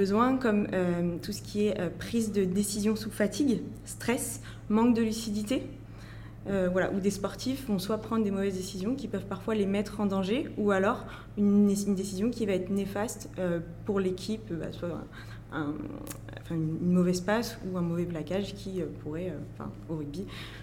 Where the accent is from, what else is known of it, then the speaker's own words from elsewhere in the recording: La Rochelle, Nouvelle-Aquitaine, France; j'ai 25 ans, je suis originaire de La Rochelle.